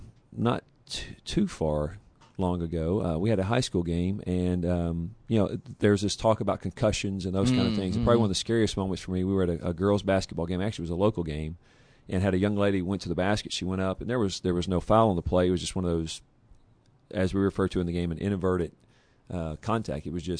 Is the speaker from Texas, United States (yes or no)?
yes; Texas, United States; I was from Texas.